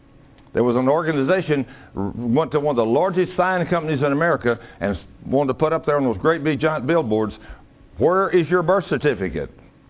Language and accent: English; United States; I'm a legal citizen. I'm an American citizen of the United States, and I have paid my taxes all these years.